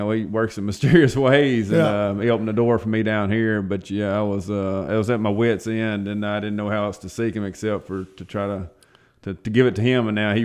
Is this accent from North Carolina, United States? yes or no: no; Trenton, Tennessee, United States; Yes, sir. I grew up in Trenton, Tennessee, and shortly after that, went off to college and ended up in Jackson.